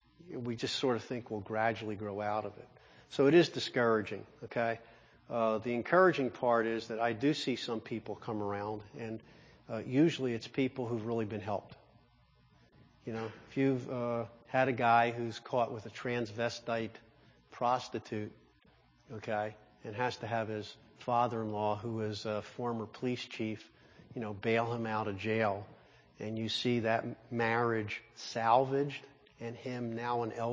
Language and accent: English; Philadelphia, Pennsylvania, United States; born there; I was born in Philly. I'd probably fit real well in Pittsburgh, you know.